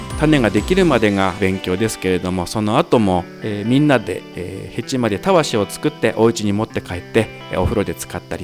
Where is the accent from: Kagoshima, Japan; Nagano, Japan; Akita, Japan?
Akita, Japan; Yokote; はい、横手市内です。